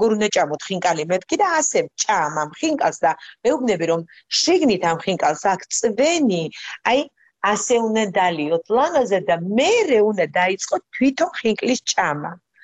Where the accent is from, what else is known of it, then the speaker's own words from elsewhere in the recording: Zakaro, Mtskheta-Mtianeti, Georgia; also born or lived in Kvesheti; წარმოშობით ვართ მლეთიდან, სოფელი ქვეშეთიდან. იქიდან ვართ ჩამოსახლებულები საგურამოსთან მიმდებარე ძალიან ძალიან ლამაზ სოფელში.